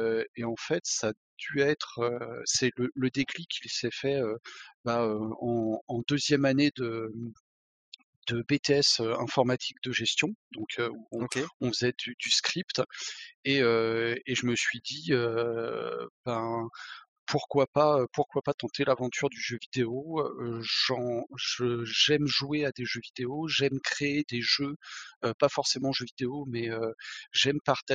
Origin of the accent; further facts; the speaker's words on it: Paris, Île-de-France, France; je viens de Paris, mais je suis en fait d'origine plutôt de la région lyonnaise.